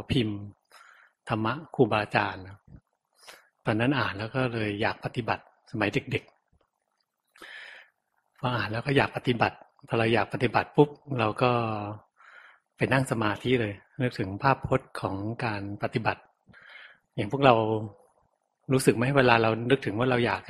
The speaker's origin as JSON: {"language": "Thai", "region": "Chonburi", "country": "Thailand", "tie": "born or raised there", "said": "เป็นคนที่เกิดอยู่ที่ชลบุรีเกิดอยู่ในเมืองชลบุรีแหละแต่ว่าอยู่ออกมานอกเมืองหน่อย"}